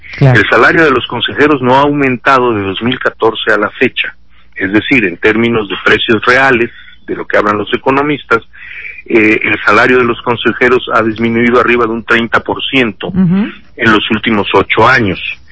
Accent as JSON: {"language": "Spanish", "region": "Yucatán", "country": "Mexico", "lives_now": "Mexico City, Mexico", "said": "yo me vine de Yucatán a México a vivir"}